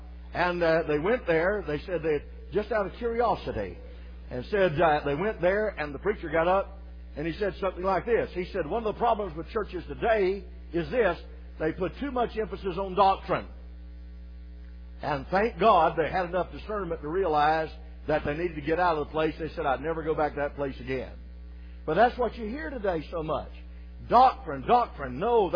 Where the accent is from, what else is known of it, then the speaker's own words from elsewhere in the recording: the South, United States; My ministry has always been in the South. I was raised in the South, and glad I was.